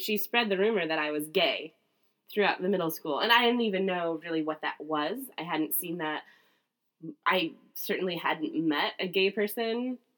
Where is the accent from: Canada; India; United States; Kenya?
United States; Midwest; And I think it's hard, again, growing up in the Midwest, that's the narrative that parents want, is that sort of thing.